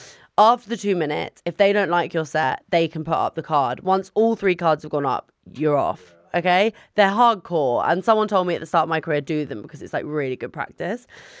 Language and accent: English; London, United Kingdom; I'm from North London.